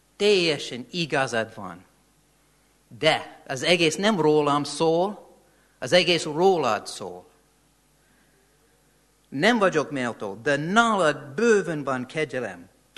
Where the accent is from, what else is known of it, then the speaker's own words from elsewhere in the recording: United States; Hungarian is a second language; Én Amerika egyik nagyon hideg részen nőttem fel